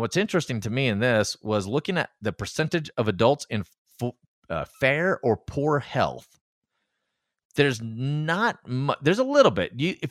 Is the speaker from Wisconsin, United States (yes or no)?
no; Tennessee, United States; So I grew up in Tennessee.